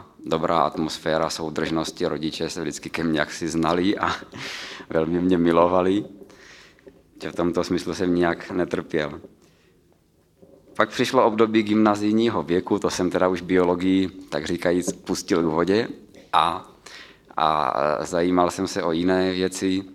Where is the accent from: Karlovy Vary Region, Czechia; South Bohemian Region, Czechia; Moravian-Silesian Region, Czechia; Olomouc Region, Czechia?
Moravian-Silesian Region, Czechia; Ostrava; pocházím z Ostravy, kde jsem se narodil, jinak pocházím také, jestli to tak dá říct, z křesťanského sboru Brno, kam tedy patřím.